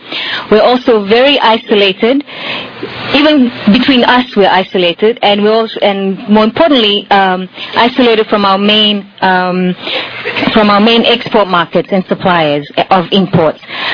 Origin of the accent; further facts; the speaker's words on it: Fiji; I'm from Fiji.